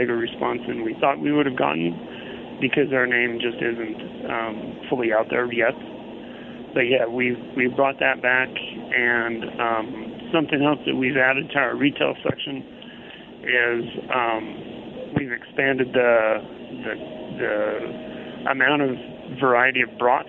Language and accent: English; Nevada, United States; now in Mitchell, United States; So, yeah, I was born and bred in Nevada my whole life. 57 years